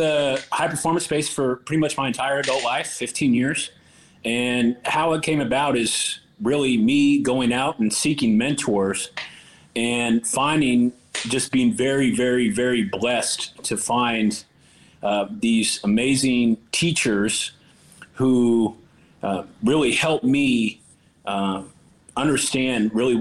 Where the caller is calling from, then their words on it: Miami, Florida, United States; Miami, Florida.